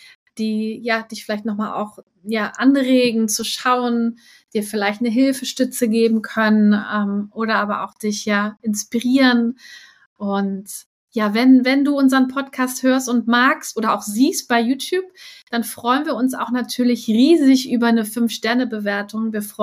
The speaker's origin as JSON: {"language": "German", "region": "Hamburg", "country": "Germany", "said": "Allerliebsten Grüße zu dir in meine alte Heimat nach Hamburg."}